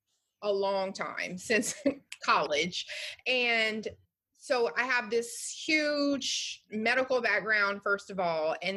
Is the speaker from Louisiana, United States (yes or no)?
yes; Louisiana, United States; I'm from Louisiana and I had a great mom and dad, but they didn't teach me anything about life.